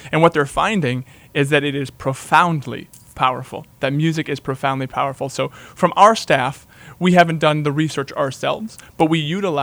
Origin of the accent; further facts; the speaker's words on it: Maine, United States; and I'm from Maine originally, okay.